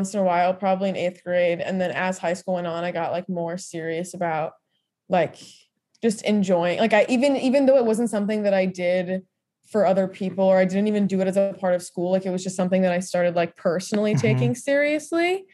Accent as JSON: {"language": "English", "region": "New Jersey", "country": "United States", "lives_now": "Boston, United States", "said": "Yes, I'm based in Boston. I'm from Jersey."}